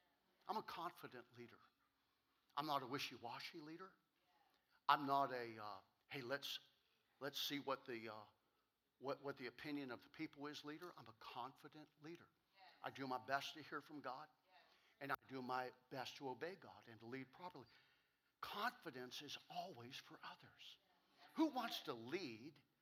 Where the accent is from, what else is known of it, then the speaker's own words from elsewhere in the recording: Ohio, United States; now in Poland, United States; She's from a family of 9 kids. I'm from a family of 6. We're from Trumbull County. We both know what it's like to eat government surplus food.